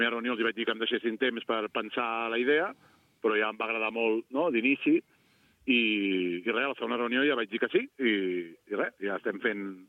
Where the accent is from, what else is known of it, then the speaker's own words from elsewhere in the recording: Castellbisbal, Catalonia, Spain; aquí al Castellbisbal, que és el meu poble, i és d'on porto molts anys